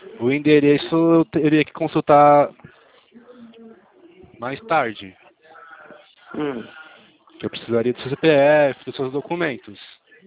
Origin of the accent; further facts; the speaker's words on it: São Paulo, Brazil; sou paulista.